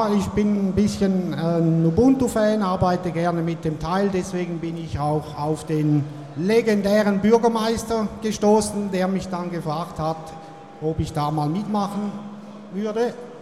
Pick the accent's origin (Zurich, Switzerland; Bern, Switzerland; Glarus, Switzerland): Zurich, Switzerland; Andelfingen; Ich komme aus Andelfingen, aus der Schweiz, das liegt zwischen Winterthur und Schaffhausen. Für diejenigen, die es immer noch nicht wissen, das ist in der Nähe von Zürich.